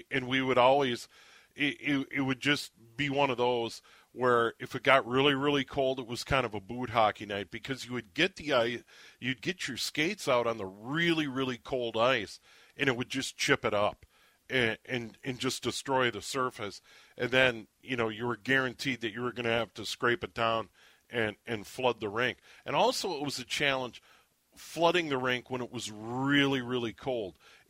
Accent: Minnesota, United States; yeah, I'm a Minnesotan. I was born here. I live here year-round. I don't do the snowbird thing yet.

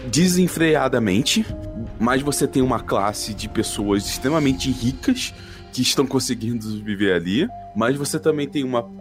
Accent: Rio de Janeiro, Brazil; Eu sou do Rio de Janeiro, então eu entendo isso.

